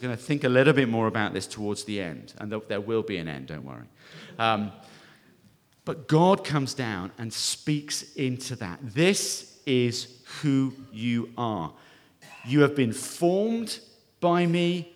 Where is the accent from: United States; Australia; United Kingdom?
United Kingdom; England; also born or lived in Scotland; I grew up in the north of the UK. Well, north of England, rather, I should say. And then I went to university in Scotland. So I count myself as a northerner